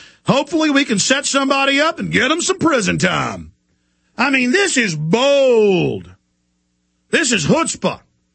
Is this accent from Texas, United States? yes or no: yes; Dallas, Texas, United States; I got attempted mugged a few times growing up in Dallas